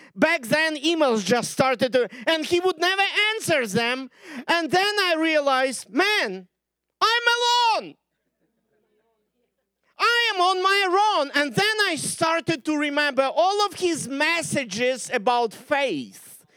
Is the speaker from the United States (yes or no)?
no; Ukraine; first language Ukrainian; English is a second language; English language is not my first language, not either my second language. I always say when I'm preaching English, my native language, which is Ukrainian. I think in Russian, I speak in English